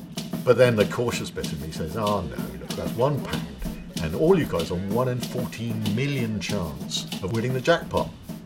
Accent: England, United Kingdom; Being English, of course, I'm more worried about being embarrassed than dying.

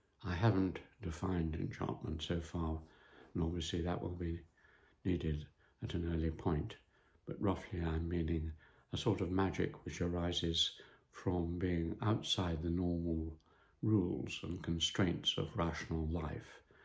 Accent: North West England, United Kingdom; growing up in William Wordsworth's Valley in Eswate Dale

